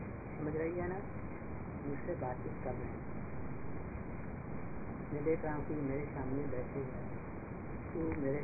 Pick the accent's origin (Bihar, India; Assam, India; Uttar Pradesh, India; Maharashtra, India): Bihar, India; बिहार के थे, बिहार में मैं भी बिहार का रहने वाला